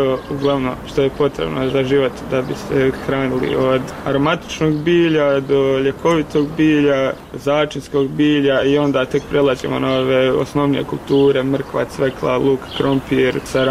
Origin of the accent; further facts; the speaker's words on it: Mostar, Federation of Bosnia and Herzegovina, Bosnia & Herzegovina; baš kod nas u Mostaru je to ono